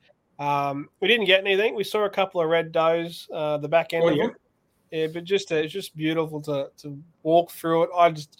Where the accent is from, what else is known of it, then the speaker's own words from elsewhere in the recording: Australia; And I was just like, as an Australian hunter